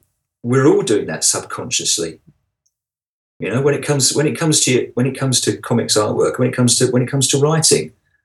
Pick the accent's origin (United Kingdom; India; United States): United Kingdom; But yeah, I'm quintessentially British. Yeah, I think that would be fair to say.